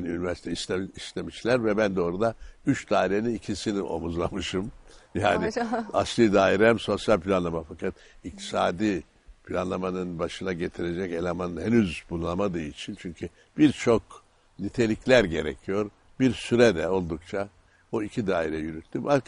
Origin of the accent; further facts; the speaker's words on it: Ankara, Turkey; born there; 1933 yılı Ankara doğumluyum. Annem Urfa'nın Birecik ilçesindedir. Babam da Ankara'nın Keskin kazasındadır. Her iki dedem Çanakkale şehididir.